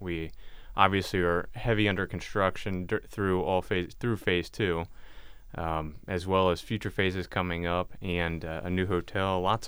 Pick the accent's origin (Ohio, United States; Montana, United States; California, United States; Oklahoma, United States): Ohio, United States; Cincinnati; Actually, I was born and raised in Cincinnati, growing up going to Riverfront Stadium, seeing this area evolve